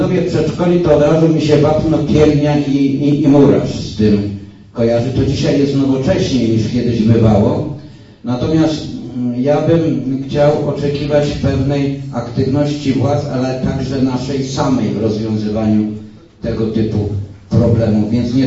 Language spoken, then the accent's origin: Polish; Galicia, Poland; jak u mnie na wsi kiedyś w dzieciństwie w Galicji